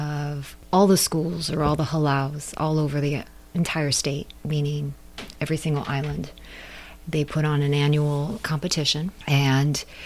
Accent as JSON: {"language": "English", "region": "Hawaii", "country": "United States", "tie": "born or raised there", "said": "I was born and raised in Hawaii, so like a lot of kids from grade school, you are sort of immersed in the Hawaiian culture."}